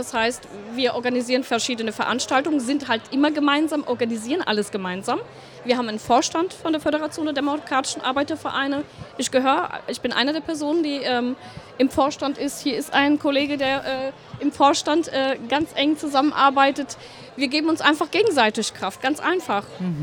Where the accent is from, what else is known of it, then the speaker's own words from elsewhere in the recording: Hesse, Germany; born there; Also, ich bin gebürtige Hessin. Ich bin keine Mannheimerin.